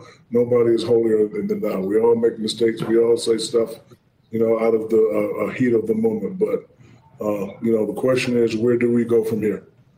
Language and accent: English; Newark, New Jersey, United States; And my good friend, who's from my hometown, Newark, New Jersey, Malcolm Jenkins, was the first one to say, brother, I accept your apology.